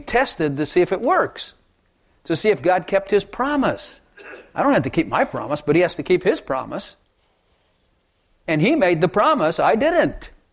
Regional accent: Chicago, Illinois, United States; born there; I'm glad I came south. I was born in Chicago, mafia family, all that kind of bad stuff.

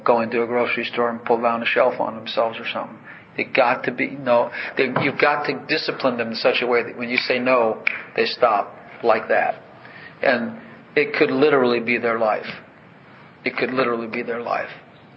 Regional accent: Chicago, Illinois, United States; We grew up in Chicago.

